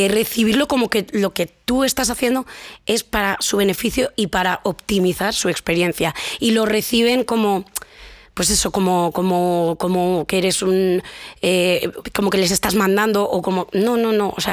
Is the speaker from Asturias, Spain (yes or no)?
no; Castilla-La Mancha, Spain; Todos mis antepasados son manchegos, como sabe todo el mundo en Europa y el mundo, porque ya soy la manchega.